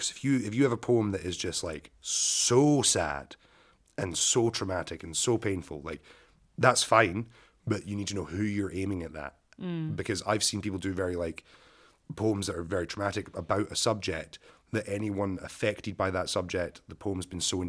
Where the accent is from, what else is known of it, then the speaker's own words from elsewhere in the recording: Glasgow, Scotland, United Kingdom; I'm historically from Glasgow. I probably come from a much worse, like, sort of like poverty demographic or whatever, class demographic than a lot of poets.